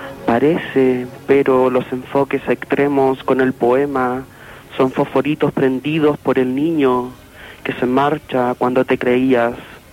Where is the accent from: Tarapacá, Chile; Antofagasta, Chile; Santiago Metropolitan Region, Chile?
Santiago Metropolitan Region, Chile; San Bernardo; Yo soy de San Bernardo.